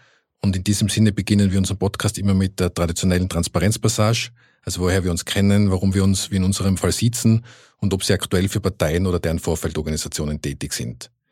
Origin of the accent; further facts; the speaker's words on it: Innsbruck, Tyrol, Austria; moved away as an adult; now in Vienna, Austria; Ich bin ja auch gebürtiger Innsbrucker und lebe jetzt zwar seit 10 Jahren in Wien, aber die Liebe zu Innsbruck ist nach wie vor da.